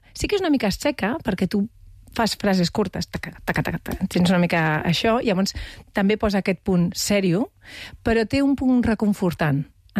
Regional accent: Maçanet de Cabrenys, Catalonia, Spain; Maçanet de Cabrenys.

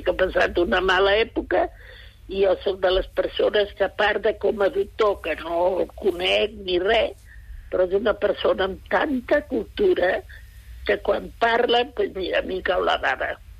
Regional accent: Catalonia, Spain; jo soc molt catalana, però també soc molt d'Espanya

